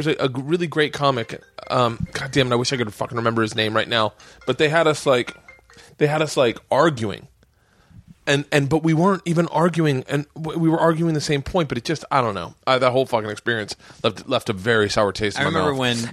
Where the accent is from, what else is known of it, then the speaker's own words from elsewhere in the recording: Los Angeles, California, United States; And Tim Northern was like, where are you from? I said, L.A.